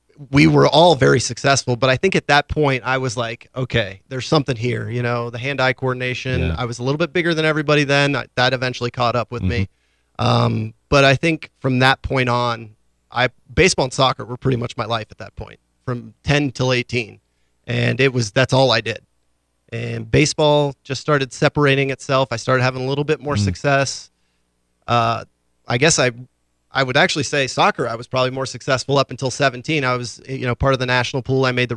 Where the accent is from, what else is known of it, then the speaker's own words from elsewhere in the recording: Pittsburgh, Pennsylvania, United States; I had lots of opportunities around where I grew up in Pittsburgh to play collegiately, both baseball and soccer